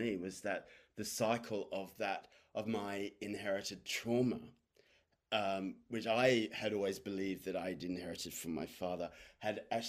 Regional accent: Sydney, New South Wales, Australia; moved away as an adult; now in London, United Kingdom; I mean, I grew up in Sydney, but I've been living in London now for the last 27 years.

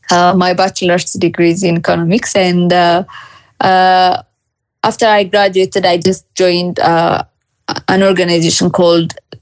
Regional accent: Ethiopia; am a media literacy and fact-checking consultant in Ethiopia. I'm from Ethiopia as well.

